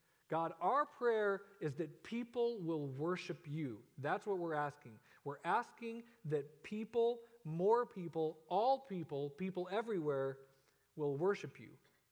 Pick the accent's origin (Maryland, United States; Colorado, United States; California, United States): Colorado, United States; I'm from Colorado, so I spent, spent many, many mornings waking up and seeing the Rocky Mountains covered with snow.